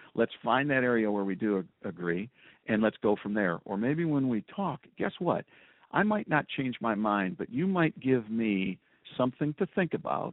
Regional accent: Detroit, Michigan, United States; now in Traverse City, United States; Nope, born and raised in Detroit. Grew up listening to WJR and Ernie Harwell and all of those guys

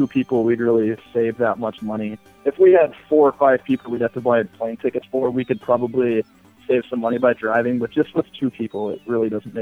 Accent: Fargo, North Dakota, United States; We're from Fargo. We don't get to swim a whole lot.

